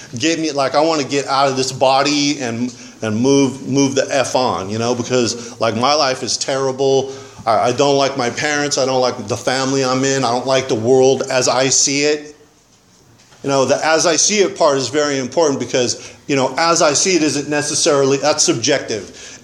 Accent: Santa Barbara, California, United States; So I grew up in Santa Barbara. I came from a pretty fragmented, broken home.

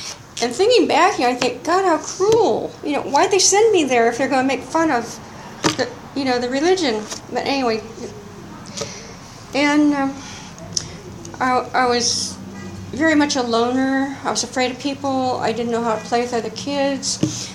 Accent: Sonoma, California, United States; I grew up in Sonoma, California, in the wine country, Napa, Sonoma, Mendocino. And it was a small town, like 2,000 people when I was growing up there

